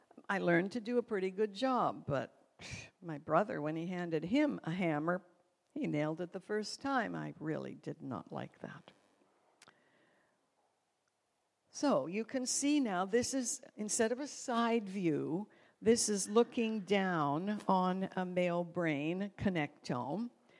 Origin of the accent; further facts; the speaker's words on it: Canada; born there; I love the Winter Olympics because I was born in Canada.